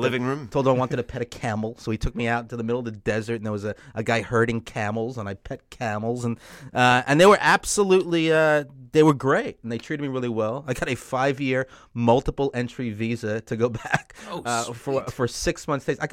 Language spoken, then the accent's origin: English; New York, United States; They didn't know how I would go over because I'm this guy from New York. And again, I didn't announce I was a Jew